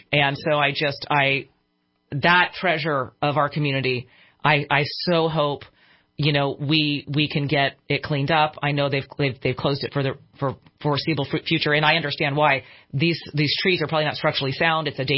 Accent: Redding, California, United States; when I said I was from Reading, oh my gosh, how

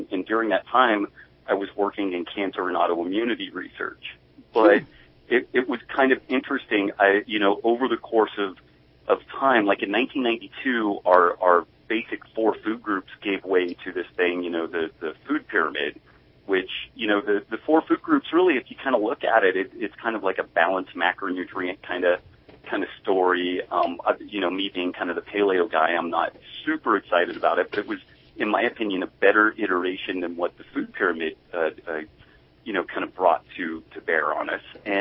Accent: Redding, California, United States; Oh gosh, you know, I'm from Northern California. I grew up in Redding, California. Went to a great school at Lassen View Elementary.

